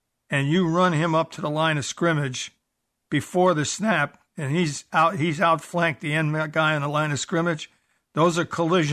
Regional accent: New York, United States; accent: New York; also born or lived in Buffalo; I lost my New York accent, but I never quite got the Canadian part of it, although I spent 11 years in Buffalo

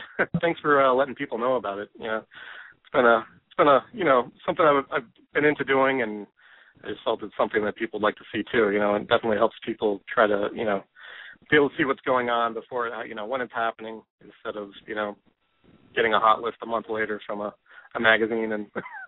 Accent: California, United States; I grew up in the Bay Area originally

